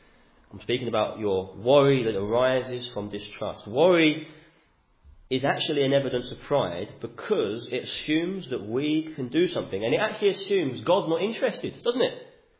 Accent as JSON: {"language": "English", "country": "United Kingdom", "said": "We're British, aren't we? We just carry on."}